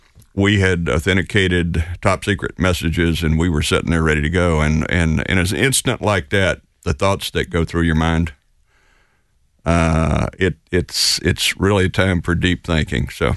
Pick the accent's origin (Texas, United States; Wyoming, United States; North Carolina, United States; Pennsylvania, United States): North Carolina, United States; Well, I grew up in rural North Carolina. The closest place for my mother to buy groceries was 14 miles away. I grew up on a tobacco farm and spent 22 wonderful summers there.